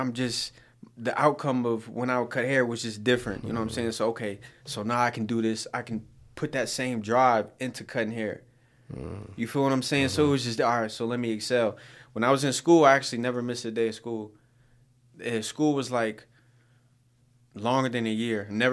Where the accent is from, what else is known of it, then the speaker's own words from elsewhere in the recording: Nebraska, United States; Born and raised in the best state on the map, Nebraska.